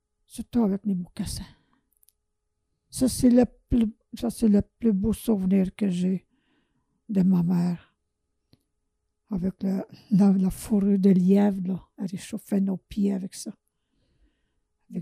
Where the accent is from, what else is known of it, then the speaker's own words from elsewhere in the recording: Tizagik, Quebec, Canada; J'étais natif de Tizagik. On était membre de Tizagik. On n'était pas membre de la bande ici au lac Simon. Je suis vraiment natif de Tizagik.